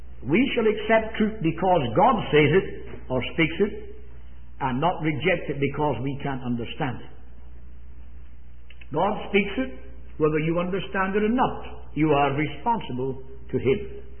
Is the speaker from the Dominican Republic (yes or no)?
no; Scotland, United Kingdom; I should tell you I come from Scotland, in case you might not know.